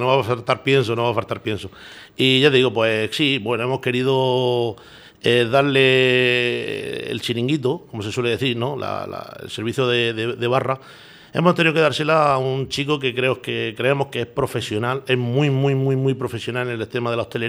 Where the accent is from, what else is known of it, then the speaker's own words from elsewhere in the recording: Lorca, Region of Murcia, Spain; yo me llena de orgullo y satisfacción de decir que soy de Lorca y que viva los lorquinos